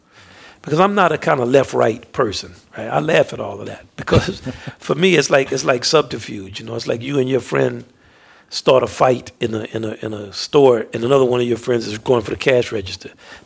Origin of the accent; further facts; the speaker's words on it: New Orleans, Louisiana, United States; I'm from New Orleans.